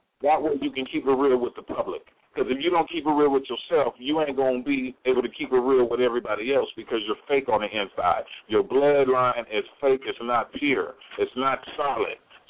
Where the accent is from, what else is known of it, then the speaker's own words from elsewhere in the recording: California, United States; Hey, man, I'm from Cali, man.